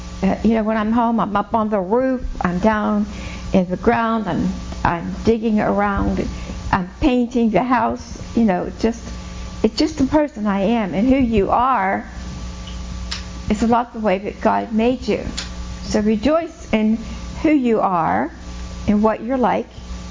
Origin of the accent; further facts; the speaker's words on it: Pittsburgh, Pennsylvania, United States; born there; I just turned 80 in October. So I've been around for a while, and I was born in Pittsburgh.